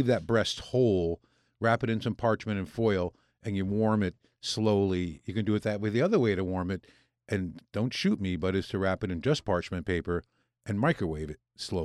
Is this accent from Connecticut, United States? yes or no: yes; New Haven, Connecticut, United States; Although, I have to say, growing up in New Haven